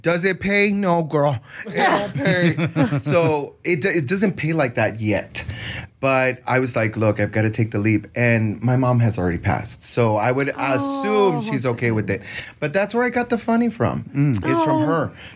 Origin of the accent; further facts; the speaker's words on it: San Antonio, Texas, United States; So we're both from San Antonio.